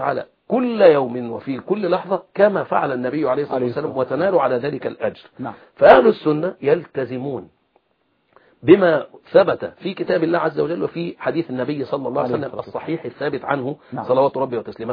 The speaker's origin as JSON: {"language": "Arabic", "country": "Egypt"}